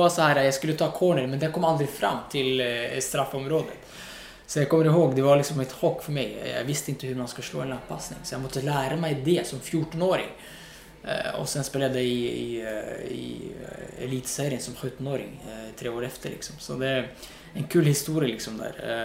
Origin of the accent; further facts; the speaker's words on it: Morocco; jag växte upp i Marokko